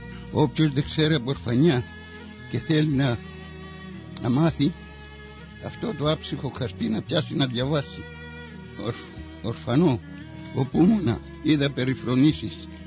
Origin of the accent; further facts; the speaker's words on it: Pyli, South Aegean, Greece; born there; moved away; also born or lived in Kalymnos; Στην Κο. Και ήμουν στην Κο μέχρι το 44. Ήταν μέχρι το 45. Ύστερα μεταφέρθηκα στην Κάλυμνο.